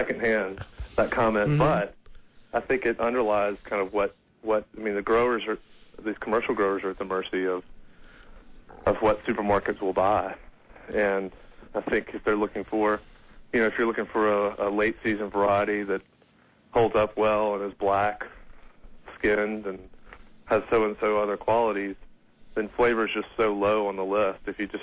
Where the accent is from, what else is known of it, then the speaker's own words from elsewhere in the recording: Birmingham, Alabama, United States; growing up in Birmingham, Alabama, I'm not sure that I'd ever eaten a plum